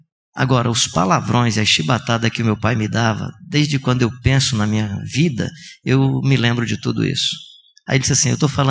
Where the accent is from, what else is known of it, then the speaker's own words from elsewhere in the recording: Northeast Region, Brazil; E como nordestinos, especialmente nós que estamos vivendo essa experiência de transição da economia rural e agrária para uma economia industrial e de serviço